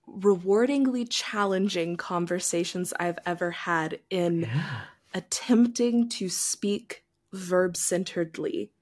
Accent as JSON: {"language": "English", "region": "Texas", "country": "United States", "tie": "born or raised there", "said": "And I grew up in Texas. And so the language that I was gifted was Southern Baptist Christianity."}